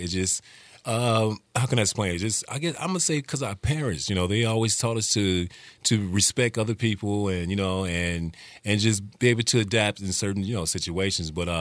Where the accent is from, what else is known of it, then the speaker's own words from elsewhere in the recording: Gary, Indiana, United States; It just growing up in Gary, Indiana, as a kid, I can remember us just as a family, a normal family